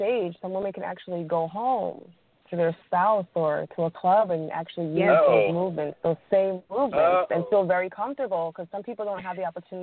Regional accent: Jamaica; And I'm like, I'm Jamaican, mommy.

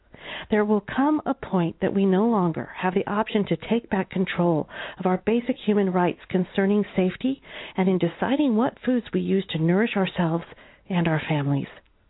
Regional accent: Iowa, United States; Growing up in Iowa, you could say I'm kind of a farmer's daughter, although my parents weren't farmers, but my uncle was.

